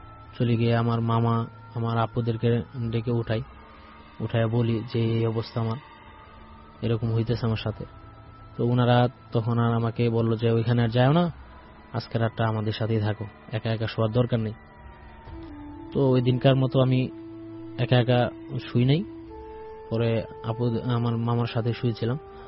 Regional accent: Netrokona, Mymensingh Division, Bangladesh; আমাদের বাড়ি হচ্ছে নেত্রকোনা জেলায়

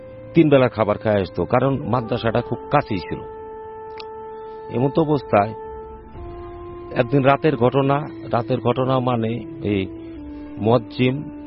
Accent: Faridpur, Dhaka Division, Bangladesh; আমার বাড়ি ফরিদপুর টাপাকুলা।

